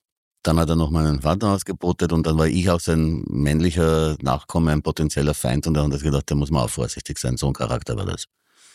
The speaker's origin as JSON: {"language": "German", "town": "Graz", "region": "Styria", "country": "Austria", "tie": "born or raised there", "said": "Ich bin ja wiederum ganz arm aufgewachsen, darf man nicht vergessen. Ich bin ja bei der Oma in Graz aufgewachsen"}